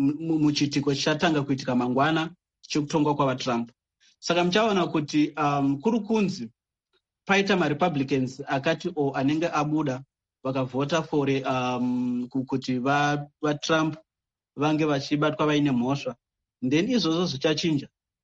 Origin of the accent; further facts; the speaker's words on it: Midlands, Zimbabwe; by the way, I come from Midlands as well.